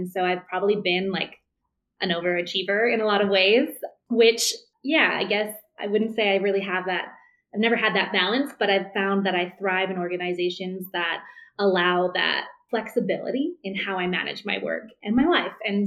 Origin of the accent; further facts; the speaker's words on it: Vancouver, British Columbia, Canada; moved away as an adult; now in Denver, United States; My roots are Canadian, so I grew up in Canada. I worked for a number of years, a few different places in Vancouver in my hometown.